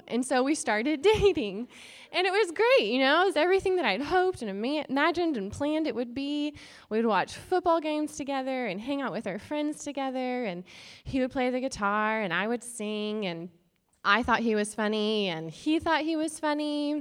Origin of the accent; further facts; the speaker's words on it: Oklahoma, United States; I'm from Oklahoma, and I'm the token ginger on the team, so you're welcome.